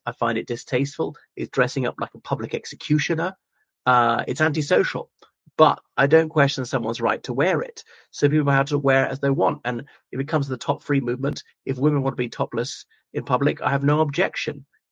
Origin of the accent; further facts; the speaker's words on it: Ireland; from Ireland.